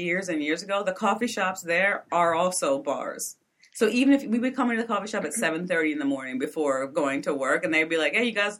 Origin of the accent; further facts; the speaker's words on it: New York, United States; I'm not even, I am a New Yorker. I'm not even 100% sure what's over there.